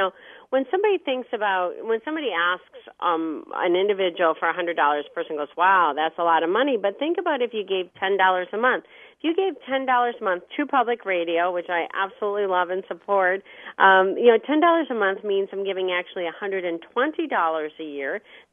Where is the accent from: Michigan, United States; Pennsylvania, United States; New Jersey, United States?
Michigan, United States; Alpena; born or raised there